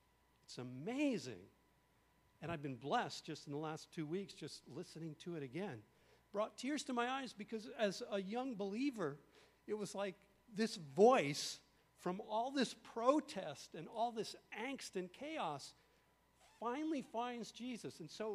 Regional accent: New York, United States; So I grew up in New York. I lived in New York, so I was quite far from Newport Beach and Costa Mesa.

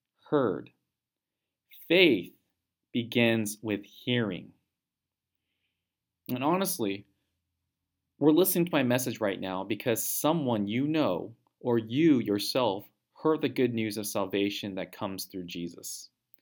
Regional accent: South Korea; also born or lived in Southern California, United States; And when I grew up in Korea and in Southern California, for Lunar New Year, I was expected to bow to my elders

